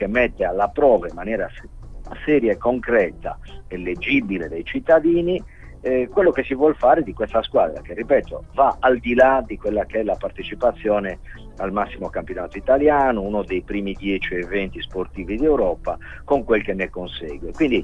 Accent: Sardinia, Italy; da sardi non si può che essere molto attenti a quello che accade

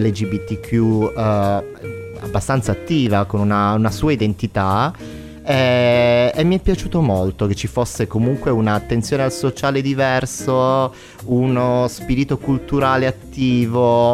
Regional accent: Calabria, Italy; moved away as an adult; also born or lived in Switzerland; now in Rome, Italy; Quindi sono un calabrese, in realtà nato in Svizzera, da figlio di emigrati, cresciuto in Calabria. A 18 anni mi sono trasferito a Roma per l'università

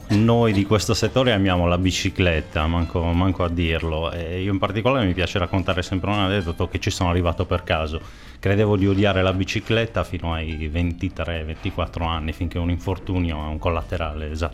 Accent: Bosa, Sardinia, Italy; al tempo stavo all'università, io sono di Bosa, viaggiavo tra Bosa e Sassari in bicicletta

